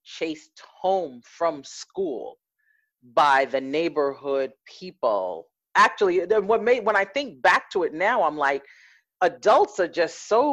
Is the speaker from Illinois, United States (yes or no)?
no; New York City, New York, United States; I noticed it growing up in Bay Ridge, going to junior high school.